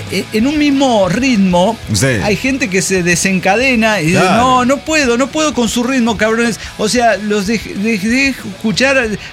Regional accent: Tampico, Tamaulipas, Mexico; es un bestseller que camina solo por las calles de mi pueblo, Tampico, Tamaulipas.

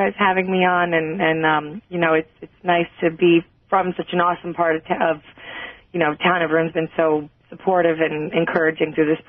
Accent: Chicopee, Massachusetts, United States; I sure am. Born and raised in Chicopee, went to Chicopee High School.

